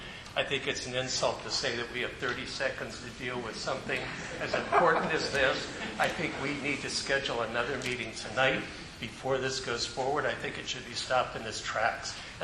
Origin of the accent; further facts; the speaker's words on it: Woodacre, California, United States; I'm from Woodacre.